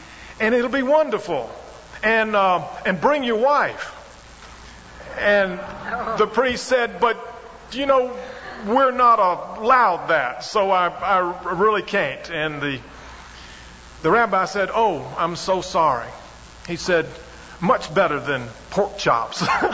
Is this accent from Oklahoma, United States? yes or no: no; Alabama, United States; maybe I'm a redneck from Alabama